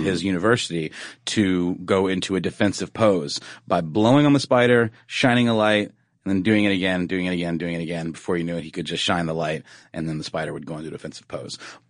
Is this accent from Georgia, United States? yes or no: yes; Augusta, Georgia, United States; I used to do stories about a facility in my hometown of Augusta, Georgia, called the Savannah River Site